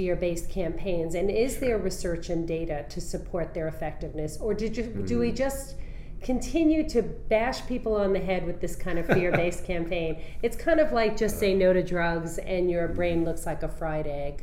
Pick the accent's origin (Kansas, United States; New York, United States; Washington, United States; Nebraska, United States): New York, United States; You know, I'm a New Yorker and I look at these things.